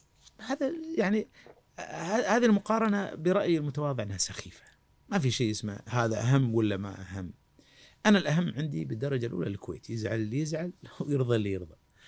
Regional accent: Palestine; يعني احنا انا كفلسطيني مفروض اقول

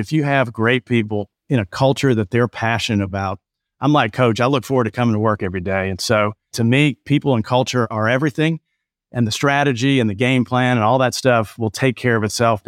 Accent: Buffalo, New York, United States; because I grew up in Buffalo.

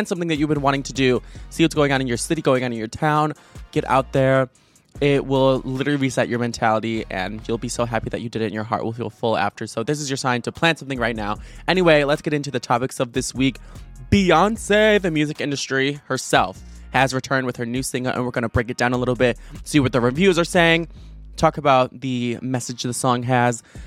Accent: Illinois, United States; I was celebrating Pride in Chicago, and I'm from Chicago. I'm from the Chicago suburbs

